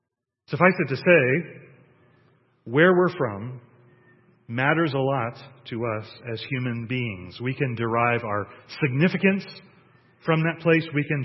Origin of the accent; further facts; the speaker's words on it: Akron, Ohio, United States; I was born in Akron, Ohio. I'll let you guess the year. That's not important. I'm just a kid from Akron.